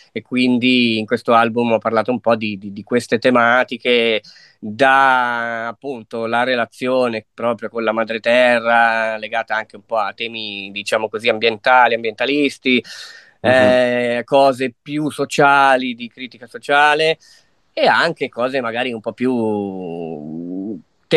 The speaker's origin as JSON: {"language": "Italian", "town": "Locarno", "region": "Ticino", "country": "Switzerland", "tie": "born or raised there", "said": "sono nato a Locarno, tuttora vivo a Locarno"}